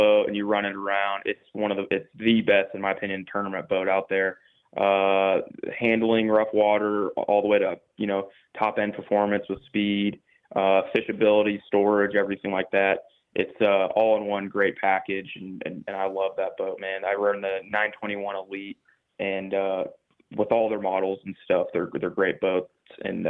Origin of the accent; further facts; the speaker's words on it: California, United States; You know, I'm from Northern California, north of Sacramento, and, you know, with Clear Lake being in my backyard